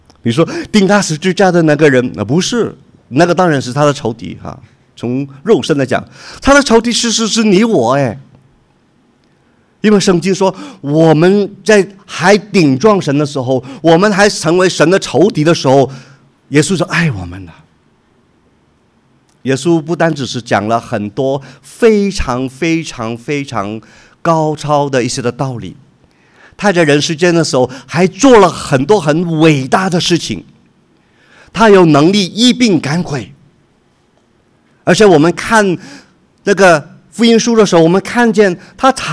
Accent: Guangdong, China; 国语讲不过来了哈，你就想到我是广东人了是不是？

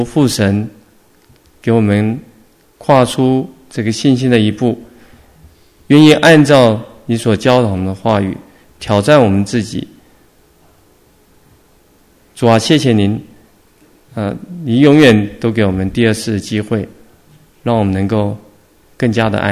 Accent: China; 你不是我们中国人讲说得理不饶人，理直就气壮

